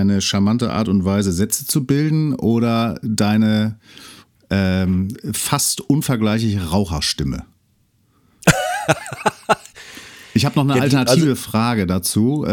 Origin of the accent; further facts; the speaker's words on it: Hamburg, Germany; Ich bin gebürtiger Hamburger